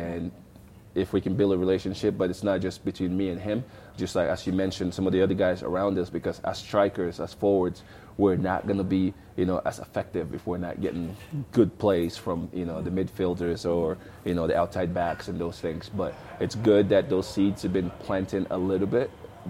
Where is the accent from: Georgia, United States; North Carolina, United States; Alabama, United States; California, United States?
California, United States; also we played in Orange County Blue Stars when we were growing up in California.